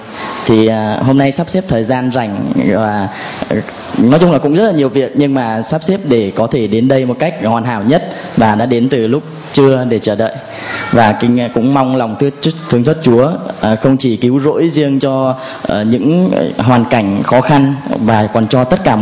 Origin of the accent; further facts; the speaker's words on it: Hà Tĩnh, Vietnam; Thì quê em ở Hà Tĩnh.